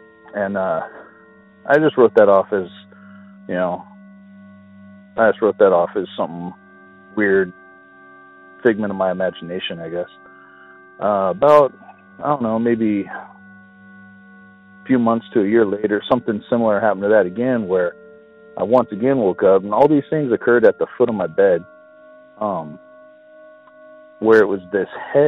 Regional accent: Lakewood, California, United States; I'm one of 3 brothers. who are calling about the stories we have regarding the house we grew up in Lakewood, California.

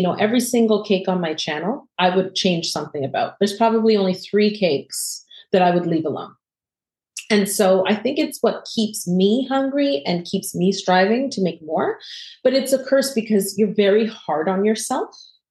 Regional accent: Canada; we are Canadian, we're in Toronto, and shipping from Toronto is really difficult and really expensive

